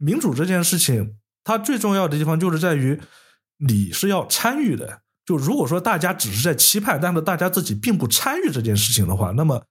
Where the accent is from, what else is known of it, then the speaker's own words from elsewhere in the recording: China; 那你生活在中国，或者说我们都是中国人，我们知道中国人是什么样子的